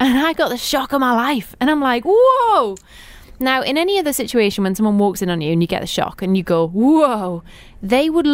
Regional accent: United Kingdom; I'm like, no, I don't think you understand. I'm white and I'm British.

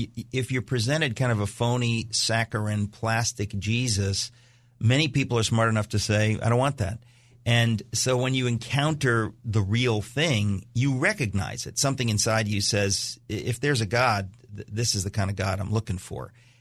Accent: Danbury, Connecticut, United States; I grew up in Danbury, Connecticut, where people hunt and fish and stuff.

